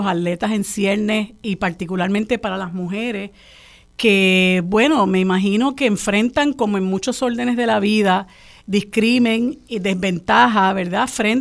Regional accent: Puerto Rico; Pero eso es algo muy significativo para nosotros como puertorriqueños y puertorriqueñas

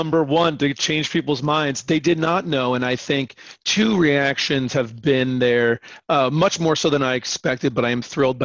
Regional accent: Connecticut, United States; I grew up in Connecticut, and driving through Connecticut growing up, I have a lot of family in Connecticut.

